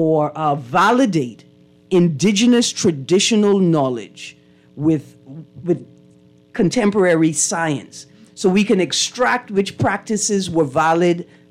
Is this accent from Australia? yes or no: no; Bahamas; For instance, I come from the Bahamas. We have an oral tradition where we transfer knowledge orally, right?